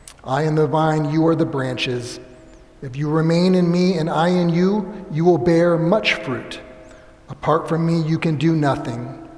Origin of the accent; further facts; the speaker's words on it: California, United States; now in Sandy Springs, United States; Well, in Miriam and I, originally from California, we moved from California where we lived in a little apartment, and then to Georgia where we first lived in Smyrna, and then a few years after that to Sandy Springs.